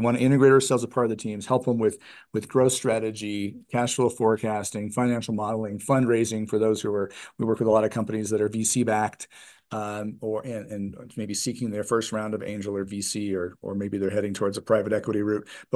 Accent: Denver, Colorado, United States; also born or lived in Minnesota; now in Boulder, United States; I'm nearly a Colorado native. I was in Minnesota, but I grew up in Denver, and I've been, like I said, been in Boulder, raised my kids here.

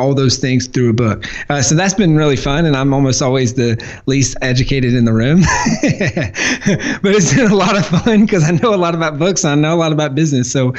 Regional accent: Walhalla, South Carolina, United States; I'm originally from Walhalla, South Carolina, a small town in the middle of nowhere, C-level English student

